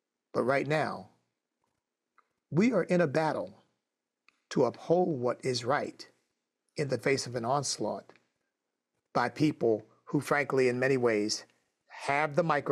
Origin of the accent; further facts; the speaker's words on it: United States; the great blessing that I acknowledge of being an American.